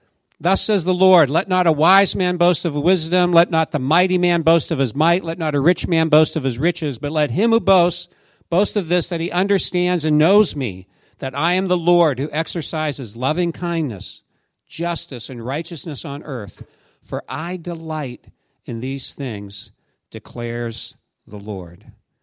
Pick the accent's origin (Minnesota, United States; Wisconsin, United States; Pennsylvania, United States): Pennsylvania, United States; I grew up in Pennsylvania.